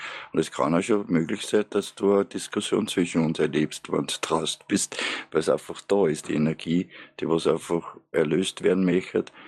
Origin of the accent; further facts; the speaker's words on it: Vienna, Austria; now in Upper Austria, Austria; ich bin ein Wiener, bin nach Oberösterreich gezogen